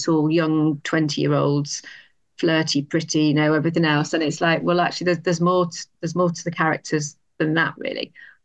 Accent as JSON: {"language": "English", "town": "Southport", "region": "North West England", "country": "United Kingdom", "tie": "born or raised there", "said": "I did quite a dark one set in an old museum where I grew up in Southport."}